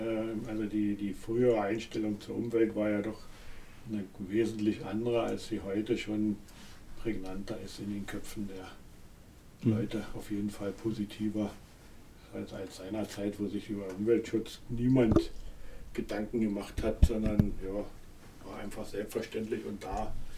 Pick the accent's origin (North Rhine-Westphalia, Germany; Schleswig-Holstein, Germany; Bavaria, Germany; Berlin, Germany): Berlin, Germany; Also ich komme aus Deutschland, wie man von der Aussprache unschwer hört. Aus Berlin, gebürtiger Berliner.